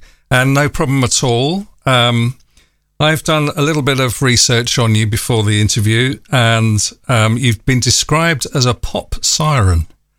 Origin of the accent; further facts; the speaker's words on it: London, United Kingdom; being a Londoner.